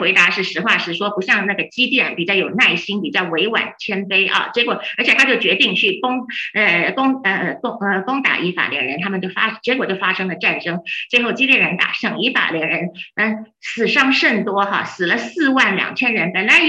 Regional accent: China; 那就像我想我们中国人因为国家很大，这个地方口音很多，我们可以很容易理解，对不对？

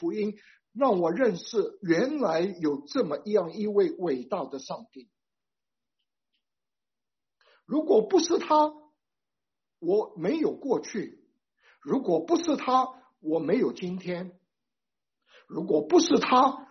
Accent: Taiwan; 我是从台湾来的，我是从小就在基督教的环境长大的。

